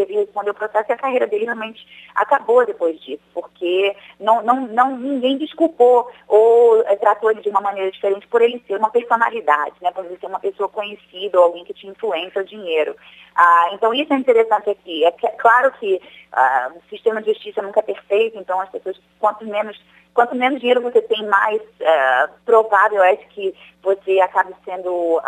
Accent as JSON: {"language": "Portuguese", "country": "Brazil", "tie": "born or raised there", "moved": "as an adult", "said": "sempre de ter família aí, de ser brasileira. Eu cresci no Brasil, mudei para cá já como adulta"}